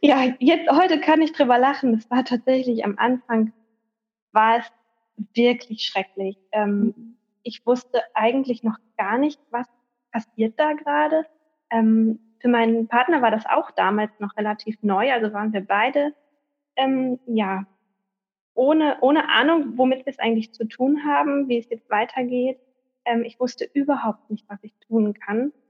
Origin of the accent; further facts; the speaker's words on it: Lower Saxony, Germany; born there; Ich bin gebürtige Ostfriesin, mich hat es aber vor einigen Jahren ins Münsterland verschlagen.